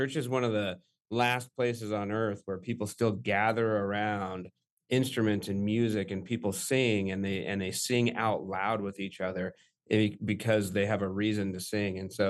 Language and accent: English; Gilbert, Arizona, United States; also born or lived in Fort Huachuca; So I was born on an Army base here, Fort Huachuca, Arizona, in 1975. I'm 48 years old. Born and pretty much raised here in the East Valley of Arizona, Gilbert and Mesa area.